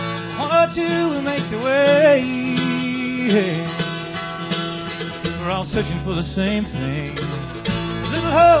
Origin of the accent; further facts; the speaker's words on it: Boulder, Colorado, United States; I come from Boulder, Colorado